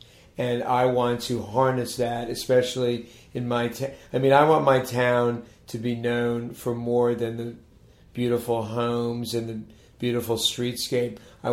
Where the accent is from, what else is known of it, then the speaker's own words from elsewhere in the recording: United States; Well, I grew up in Montgomery County, and I was attracted to the political arena